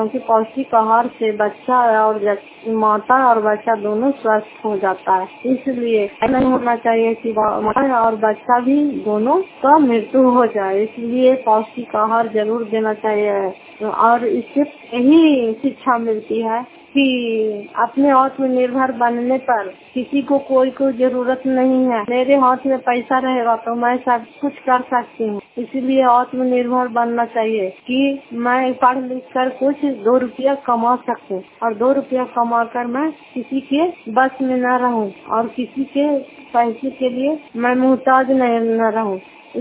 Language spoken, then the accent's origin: Hindi; Fatehpur, Bihar, India; घर फतेहपुर और पंचायत मकरौता जिला नालंदा करापसरा ब्लॉक की निवासी हूँ।